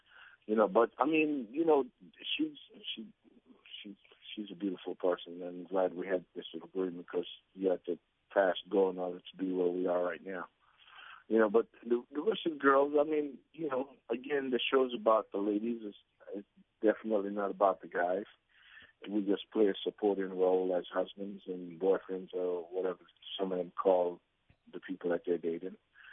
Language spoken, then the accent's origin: English; Jamaica; I'm Jamaican.